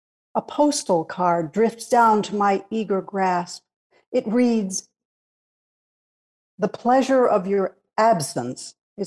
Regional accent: Washington, District of Columbia, United States; born there; I was born here in Washington, D.C.

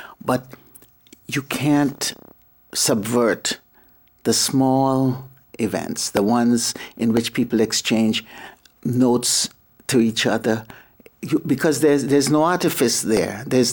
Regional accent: Trinidad & Tobago; accent: Trinidadian; they love to hear me break out into my Trinidadian accent

